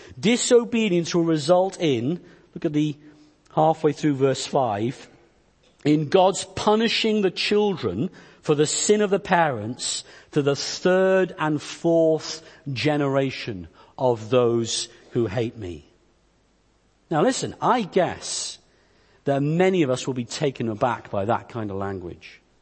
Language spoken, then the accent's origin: English; Wales, United Kingdom; born there; I didn't choose to be Welsh. I was born in Wales to Welsh parents.